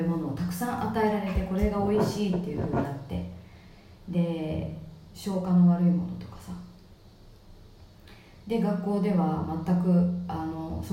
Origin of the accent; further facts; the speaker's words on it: Chiba, Japan; ここの千葉で生まれて育って子供産んで家買って